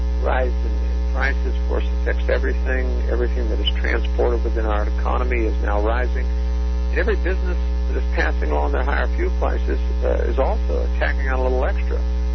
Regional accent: Oregon, United States; I'm from Oregon myself, and we have a major corridor leading from the west side of the city of Portland down into Portland through the West Hills.

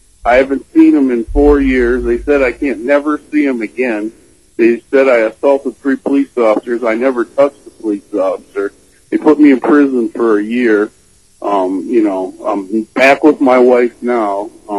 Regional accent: Rochester, Michigan, United States; now in Fenton, United States; I'm actually from Rochester, but I live in Fenton now.

